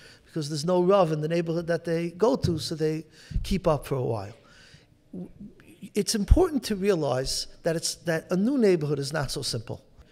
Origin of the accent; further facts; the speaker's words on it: Brooklyn, New York, United States; Where I grew up in Flatbush and Borough Park, there were many, what they call two-family homes.